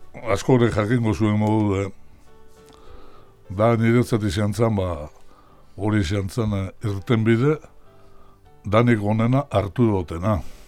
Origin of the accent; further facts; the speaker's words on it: Ondarroa, Basque Country, Spain; eta Ondarrutik gatoz, neute beste lagun bat.